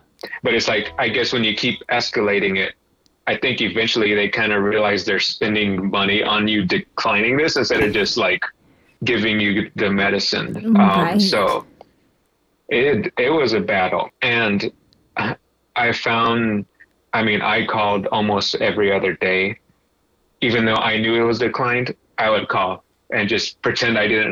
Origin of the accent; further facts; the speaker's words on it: San Antonio, Texas, United States; I was not even in my hometown when this started. I was in Houston, which is about 3 hours from San Antonio.